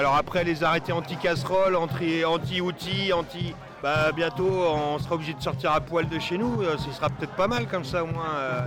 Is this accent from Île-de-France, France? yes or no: no; La Rochénard, Nouvelle-Aquitaine, France; On vient de La Rochénard dans le 79.